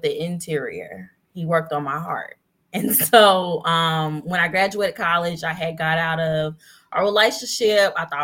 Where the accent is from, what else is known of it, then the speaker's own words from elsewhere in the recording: Lawton, Oklahoma, United States; I'm from Lawton, Oklahoma, which is a military town. It's near Fort Sill, which is the largest artillery base.